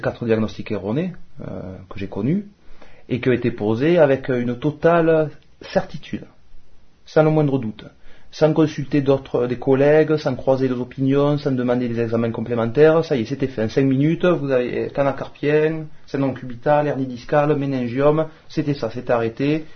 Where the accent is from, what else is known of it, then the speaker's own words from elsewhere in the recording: France; je suis français. Et donc, consciemment ou inconsciemment, j'étais élevé dans cette croyance dans la compétence des élites et des experts